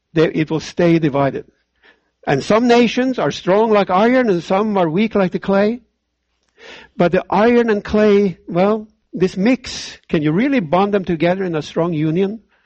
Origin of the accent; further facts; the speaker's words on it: Norway; I'm from Norway, and of course, you know, and the Norwegian king that was in power when I was growing up